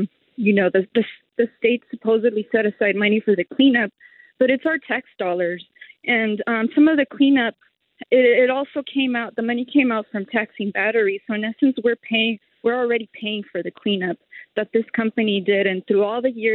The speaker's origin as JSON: {"language": "English", "town": "Huntington Park", "region": "California", "country": "United States", "tie": "born or raised there", "said": "I grew up in Huntington Park within the fallout zone"}